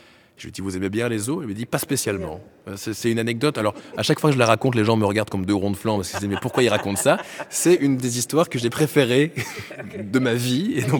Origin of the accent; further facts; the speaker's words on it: Brussels, Belgium; Alors, on dit « On vient de Bruxelles, en Belgique. »